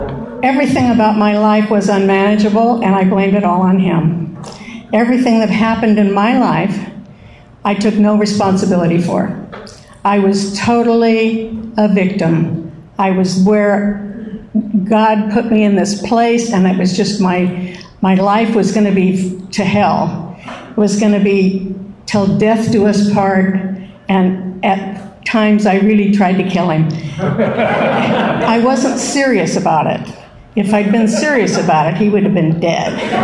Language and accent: English; Los Angeles, California, United States; born there; I was born in Los Angeles in 1934.